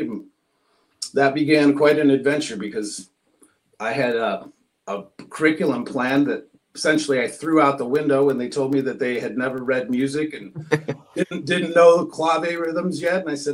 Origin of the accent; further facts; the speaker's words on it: Detroit, Michigan, United States; I'm originally from Detroit.